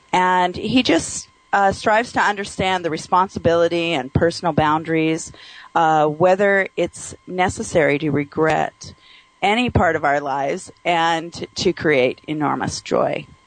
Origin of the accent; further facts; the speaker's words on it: Alaska, United States; I was raised in Alaska, and so we used to have that, you know, the population isn't just huge up there, so we had an Anchorage team, a hockey team